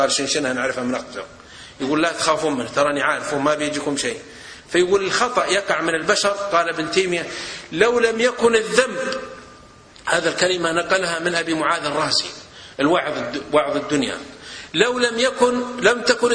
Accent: Saudi Arabia; عندنا في السعودية

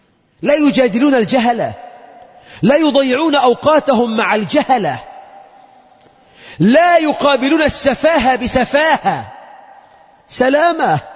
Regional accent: Egypt; اللهم اجعل بلدنا مصر خير البلاد، واجعل شعبها خير العباد

